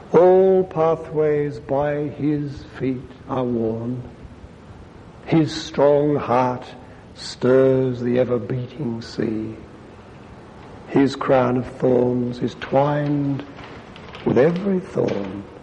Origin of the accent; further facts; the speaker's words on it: Ireland; And finally, because I'm Irish, and because Joseph Mary Plunkett was murdered by the British at the Easter uprising in 1916